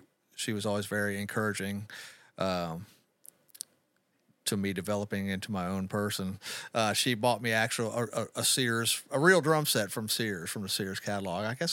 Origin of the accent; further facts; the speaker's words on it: Baton Rouge, Louisiana, United States; also born or lived in Fort Polk; I'm from pretty much from Baton Rouge. So okay. I was born in Fort Polk, but raised here.